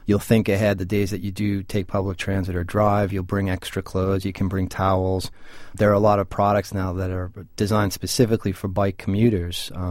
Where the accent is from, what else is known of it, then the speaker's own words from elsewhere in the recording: Boston, Massachusetts, United States; You know, I grew up in Dorchester. I learned how to ride on Templeton Street and, you know, rode my first couple of thousand miles in Boston as a bike messenger